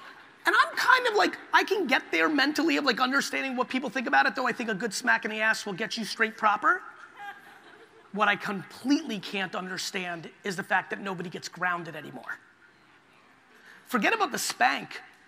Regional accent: New Jersey, United States; And I grew up in Jersey in the 80s, got into fights and got punched in the mouth.

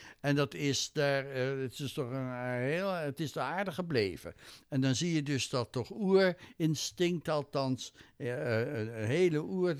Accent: The Hague, South Holland, Netherlands; Ik sterk heb dat gevoel als Hagenaar, ik hoor er niet meer bij als ik in het centrum loop.

